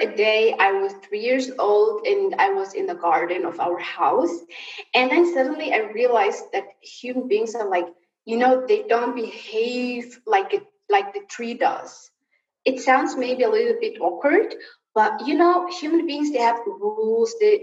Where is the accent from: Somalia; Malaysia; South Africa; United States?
Somalia; where I grew up outside of Somalia, where we fled the war, I saw a lot